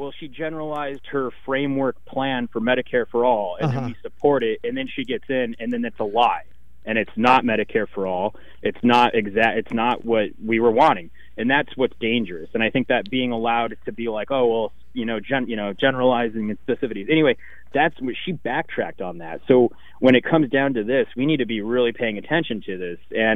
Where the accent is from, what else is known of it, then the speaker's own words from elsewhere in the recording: Tucson, Arizona, United States; I'm from Tucson, Arizona, an extremely racist and gerrymandered state.